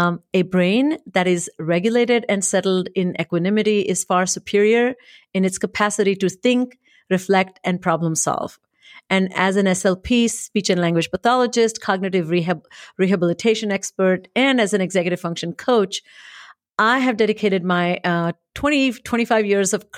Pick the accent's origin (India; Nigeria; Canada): India; now in United States; while I was growing up in India.